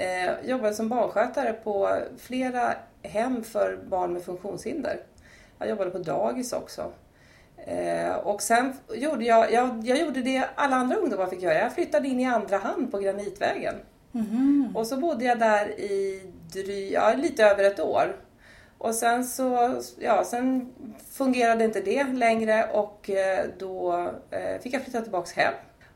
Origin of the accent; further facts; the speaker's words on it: Tyresö, Stockholm County, Sweden; jag är född och uppvuxen i Tyresö. Det känns lite fånigt för att jag har bott i Tyresö hela mitt liv faktiskt.